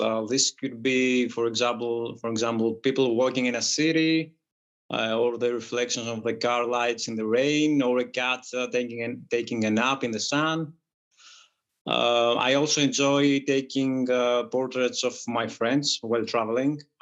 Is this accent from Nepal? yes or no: no; Athens, Attica, Greece; I am from Athens, Greece, where I currently live.